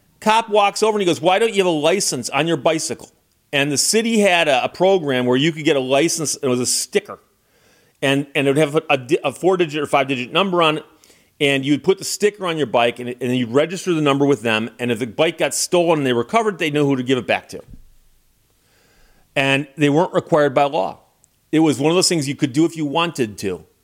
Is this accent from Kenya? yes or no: no; Birmingham, Michigan, United States; I grew up in Birmingham, Michigan, suburb of Detroit, but quite a ways out from Detroit. And it was a relatively nice, quiet place.